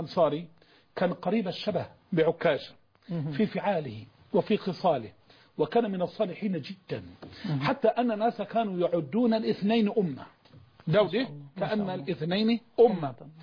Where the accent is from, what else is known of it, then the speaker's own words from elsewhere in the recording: Egypt; إحنا كمصريين